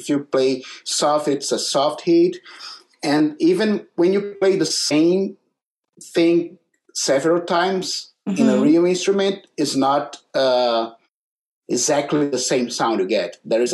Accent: North Region, Brazil; I'm from Brazil as well, and I'm from the north of Brazil in the border of Amazon.

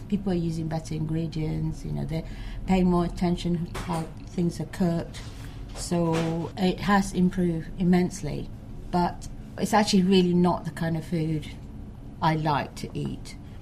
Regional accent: London, United Kingdom; now in Czechia; I'm not of a traditional background anyway, you know. I'm British, I'm from London, you know, I'm totally secular.

